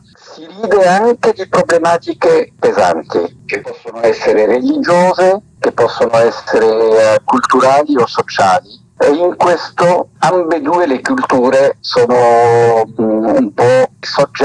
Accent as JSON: {"language": "Italian", "country": "Tunisia", "said": "Sono un tunisino che ha vissuto in Italia e ha studiato in Italia, che conosce molto bene la società italiana"}